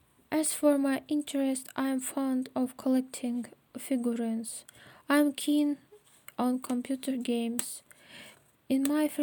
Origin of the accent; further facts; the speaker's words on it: Kostroma, Kostroma Oblast, Russia; English is a second language; I am 80 years old. I was born in 2001. I am from Kostroma. I was born in this city. It is located near Moscow. I have a single parent family and I haven't brothers or sisters. I live with my mom now.